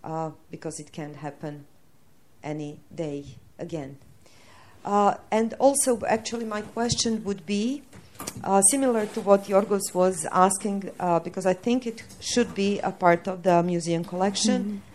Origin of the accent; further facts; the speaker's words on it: Serbia; English is a second language; Well, I have to speak. I come from Serbia.